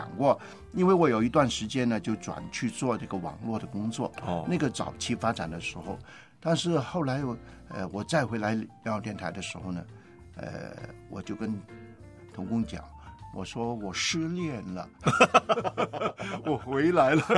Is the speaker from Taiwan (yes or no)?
no; Hong Kong; Chinese is a second language; 那我是在香港长大，一句普通话都不会讲